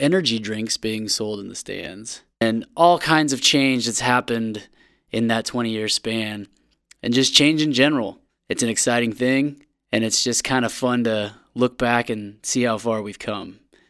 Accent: Grants Pass, Oregon, United States; I'm from Grants Pass.

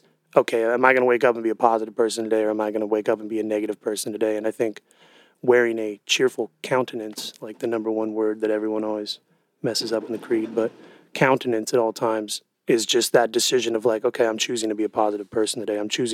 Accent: Portland, Oregon, United States; I was born and raised in Portland.

